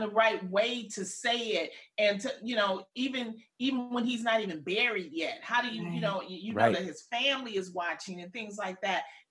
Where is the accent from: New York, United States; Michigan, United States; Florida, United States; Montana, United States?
Michigan, United States; Detroit; And he's like, where are you from? I said, Detroit.